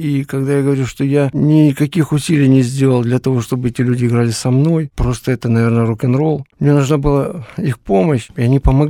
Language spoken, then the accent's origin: Russian; Kharkiv, Kharkiv Oblast, Ukraine; born there; Вот я родился в Харькове. Харьков — это слабожанщина.